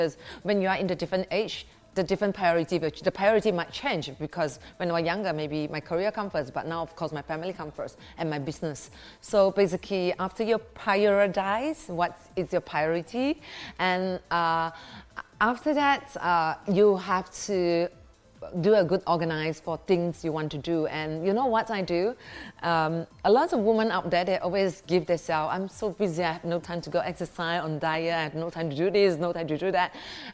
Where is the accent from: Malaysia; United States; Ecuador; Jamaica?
Malaysia; That is the best part of being Malaysian